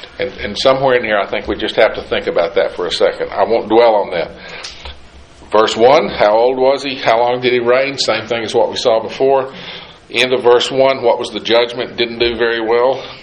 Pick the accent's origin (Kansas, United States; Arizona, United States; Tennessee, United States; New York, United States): Tennessee, United States; I've always called them bales, but that may be because I'm from East Tennessee.